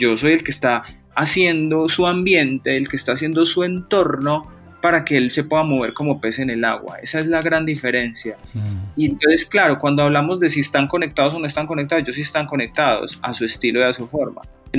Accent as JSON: {"language": "Spanish", "country": "Colombia", "said": "yo vengo desde Colombia, quiero hacer esto, pero no me abren las puertas"}